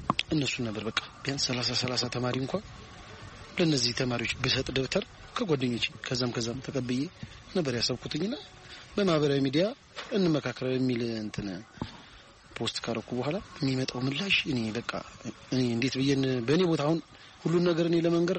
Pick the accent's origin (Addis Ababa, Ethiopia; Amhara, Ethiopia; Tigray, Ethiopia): Amhara, Ethiopia; ኳስ ተጫውቼ ያደግኩት በክለብም ደረጃ ተጫውቻለሁ። በአማራ ክልልም ደረጃ በፕሮጀክት ክልሌን ወክዬ ብዙ ሀገር ተጫውቻለሁ።